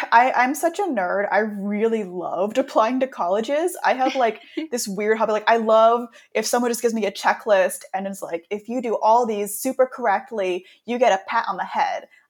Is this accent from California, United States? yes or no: yes; Los Angeles, California, United States; I'm from Los Angeles, so I'm one of the people who was actually born and raised here.